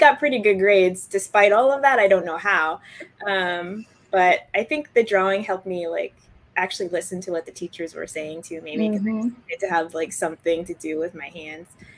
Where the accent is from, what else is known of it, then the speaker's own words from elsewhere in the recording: New York City, New York, United States; Well, I grew up in Brooklyn in the 80s and it was very, very diverse.